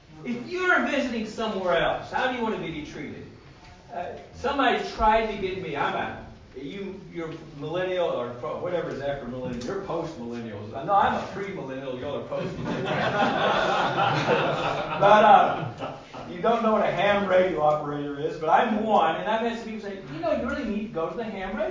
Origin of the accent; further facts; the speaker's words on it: Southern United States, United States; accent: southern; And maybe they don't like my southern accent or whatever.